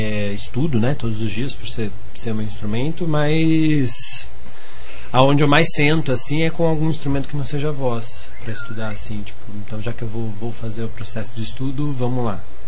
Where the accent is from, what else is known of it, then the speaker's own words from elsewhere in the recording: São Paulo, Brazil; also born or lived in Londrina / Maringá; vim de Maringá. Não sou de lá, né? Originalmente sou de São Paulo, mas vim para o Paraná há pouco menos de 10 anos atrás para me formar na UEL, em Londrina. Terminei formada na UEL e fui para Maringá.